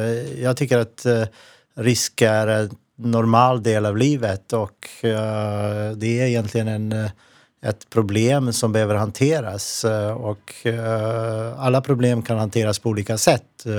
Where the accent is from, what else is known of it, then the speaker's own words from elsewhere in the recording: Montenegro; Swedish is a second language; now in Sweden; Jag är född och uppväxt i Montenegro och kom till flykting tillsammans med min familj 1993 till Sverige som gav mig ett fristad.